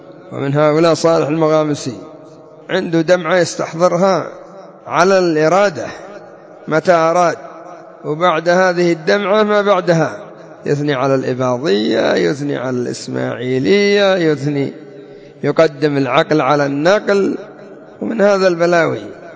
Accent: Yemen

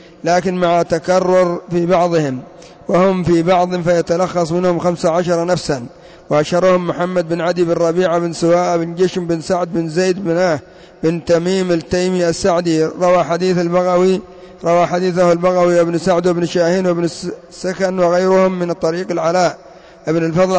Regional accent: Yemen; أما عندنا في اليمن كثير منهم يتسمى باسم محمد وعلي

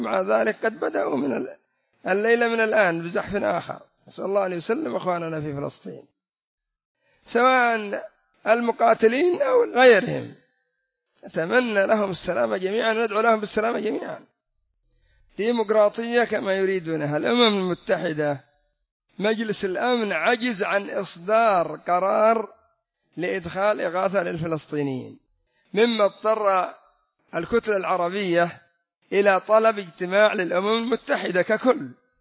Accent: Yemen; بل أن يكون من أبوين يمنيين عندنا في اليمن

